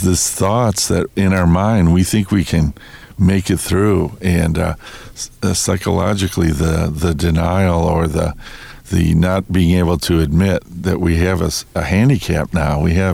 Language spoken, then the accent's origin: English; Des Plaines, Illinois, United States; it's going to be in Des Plaines, my hometown.